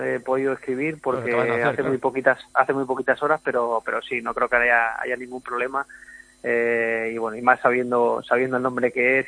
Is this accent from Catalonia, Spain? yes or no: yes; Catalonia, Spain; Galdric viene del catalán, ¿no? De donde somos nosotros, de Cataluña